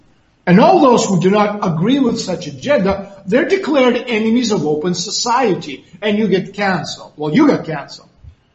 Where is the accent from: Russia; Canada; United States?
Russia; I come from the Soviet Union. I'm a colonel of Russian, I've retired, but in any case, of Russian military counterintelligence.